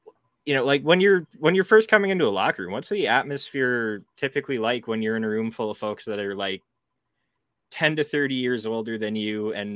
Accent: Canada; I'm Canadian, so I feel you on the being nice to people thing.

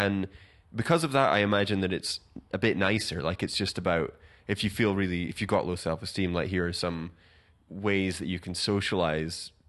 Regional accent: Scotland, United Kingdom; Whereas I guess because we're Scottish, that we look at aspirationally wealthy people and are like, ugh.

